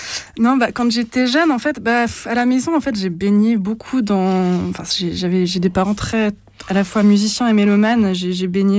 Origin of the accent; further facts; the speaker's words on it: Grenoble, Auvergne-Rhône-Alpes, France; moved away as an adult; Et jusqu'à l'âge de 18 ans, et ensuite à l'âge de 18 ans, j'ai quitté Grenoble. Je suis arrivée à Strasbourg pour mes études.